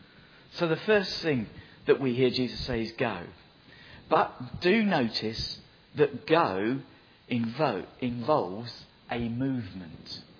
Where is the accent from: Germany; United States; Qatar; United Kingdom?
United Kingdom; England; I'm an Englishman and all my family are in the south.